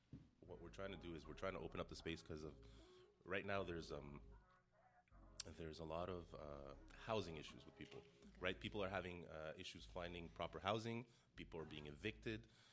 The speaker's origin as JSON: {"language": "English", "town": "Montreal", "region": "Quebec", "country": "Canada", "said": "I'm from St. Henry."}